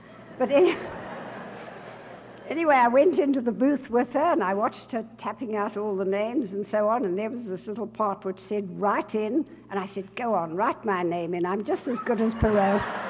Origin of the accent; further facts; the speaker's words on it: South Africa; I said, I come from South Africa.